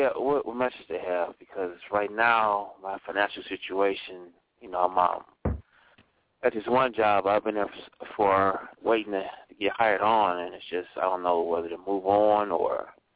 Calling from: Cleveland, Ohio, United States; I'm calling from Cleveland, Ohio.

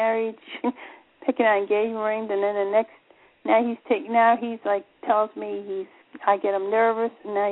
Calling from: Florida, United States; Hello, this is … from Florida.

